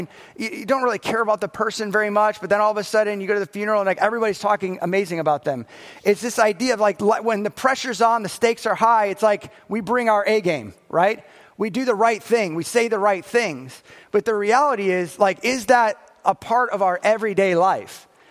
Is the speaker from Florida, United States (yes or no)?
yes; Florida, United States; I'm from Florida, here's my license, you know.